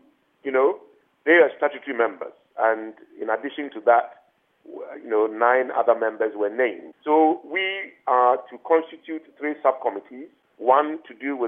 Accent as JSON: {"language": "English", "country": "Ghana", "said": "I am a Ghanaian first, and everything that needs to be done to advance the cause of this country, I will do."}